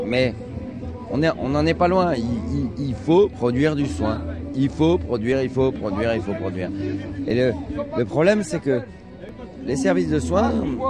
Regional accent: Hauts-de-France, France; Ceci dit, moi je suis du Nord. Heureusement, dans le Nord, il n'y a pas encore trop d'entreprises privées.

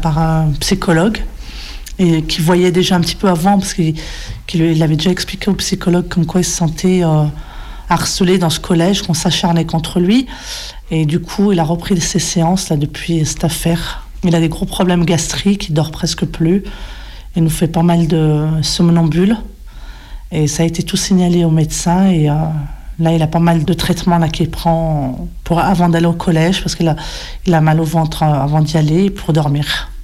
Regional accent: Rouen, Normandy, France; Personnellement, je suis née ici, sur Rouen. J'ai grandi là. Bon, à part le ramadan qu'on fait, les prières, je veux dire, voilà, on n'est pas plus... musulman que français

